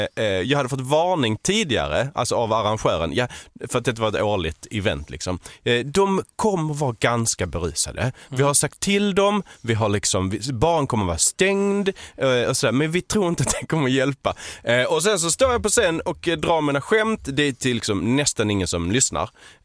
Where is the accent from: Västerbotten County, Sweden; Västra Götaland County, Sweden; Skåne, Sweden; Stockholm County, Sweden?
Skåne, Sweden; accent: Lund; Sen om du frågar en skåning eller någon från Veberöd så har inte den min dialekt.